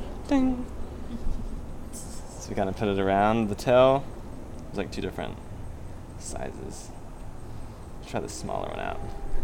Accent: Amarillo, Texas, United States; also born or lived in Austin; So I grew up in Amarillo, Texas, and that's where my dad and granddad both had their shops. So moved to Austin like pretty quickly after high school to go to school.

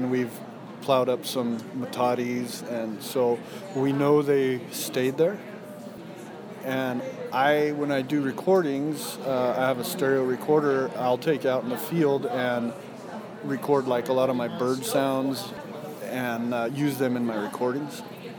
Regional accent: Rocky Ford, Colorado, United States; I was born and raised in Rocky Ford on the Arkansas River. My dad still has a farm there.

